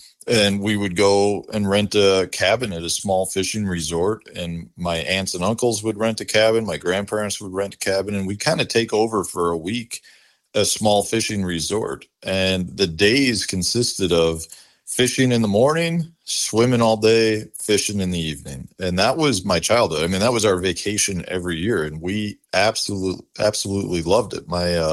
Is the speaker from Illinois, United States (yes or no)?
yes; Chicago, Illinois, United States; being that I grew up in Chicago, like by Wrigley Field.